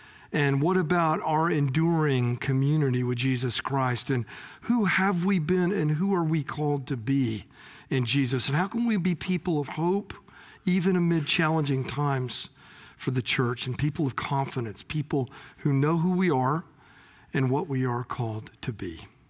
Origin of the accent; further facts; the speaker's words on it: Lakeland, Florida, United States; Everything in my hometown, my little Lakeland, Florida, had this massive, you know, celebration at the baseball stadium there in the city